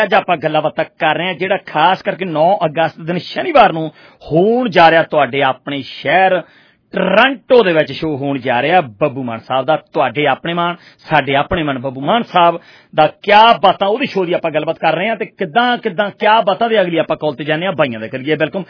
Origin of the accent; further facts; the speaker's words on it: Punjab, India; ਮੈਂ ਦੁਆਬੇ ਨੂੰ ਬਿਲੋਂਗ ਕਰਦਾ ਬ੍ਰਦਰ, ਤੇ ਸਾਡੇ ਦੁਆਬੇ ਚ ਇੱਕ ਕਹਾਵਤ ਆ